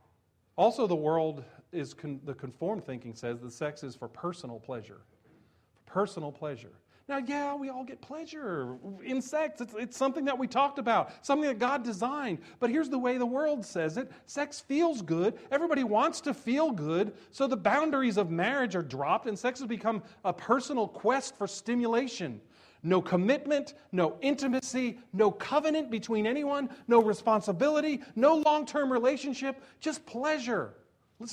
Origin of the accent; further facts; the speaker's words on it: New Jersey, United States; my culture that I grew up in New Jersey